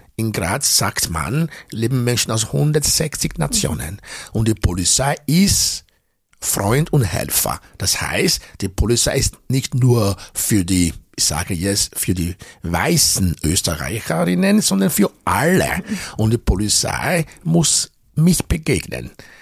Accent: Nigeria; first language Edo; German is a second language; das ist ein Wort aus meiner Muttersprache Edo, eine von 400 Sprachen, die man in Nigeria spricht und bedeutet spielend erleben.

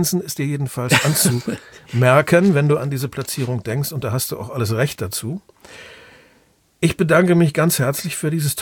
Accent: Osnabrück, Lower Saxony, Germany; in Osnabrück, da wo ich aufgewachsen bin

